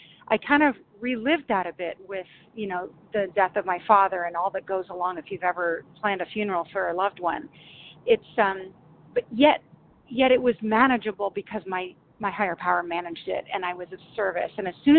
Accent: Washington, United States; I'm from Washington State, recovered compulsive overeater.

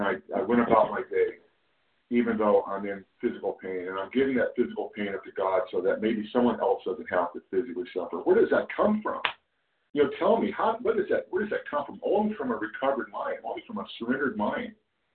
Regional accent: California, United States; I'm from California.

